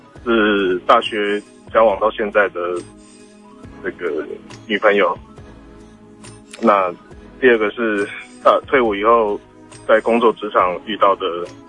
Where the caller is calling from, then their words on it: Tainan, Taiwan; 我是台南的